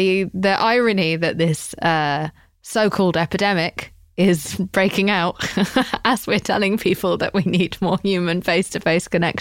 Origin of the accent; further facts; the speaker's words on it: England, United Kingdom; You know, no, I'm English.